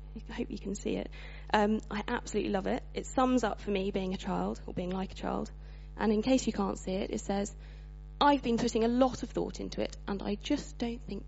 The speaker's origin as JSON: {"language": "English", "town": "Shrewsbury", "region": "West Midlands", "country": "United Kingdom", "tie": "born or raised there", "said": "right on the furthest horizon is the hometown, my hometown where I grew up, Shrewsbury."}